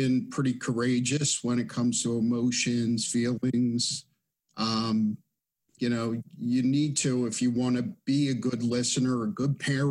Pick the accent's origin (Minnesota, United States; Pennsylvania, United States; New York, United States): Pennsylvania, United States; Bala Cynwyd; Bala Cynwyd.